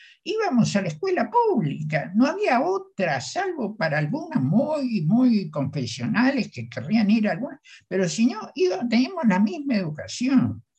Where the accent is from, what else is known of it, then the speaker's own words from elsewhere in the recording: Argentina; que yo soy un exponente de una Argentina que desapareció, ¿no? Lamentablemente, que yo la definiría como la Argentina de la igualdad de oportunidades.